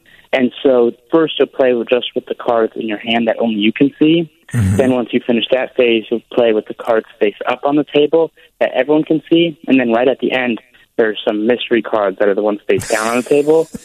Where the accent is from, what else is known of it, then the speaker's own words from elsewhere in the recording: New York City, New York, United States; I'm from New York City, and I grew up there, and so elevators were part of daily life.